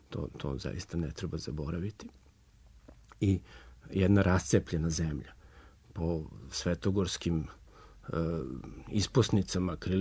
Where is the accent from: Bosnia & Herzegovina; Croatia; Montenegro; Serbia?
Serbia; nego da smo eto sad pod njihovom visokom zaštitom tu kao Srbi tako stigli u poslednji trenutak i tako lepo i dobro primljeni.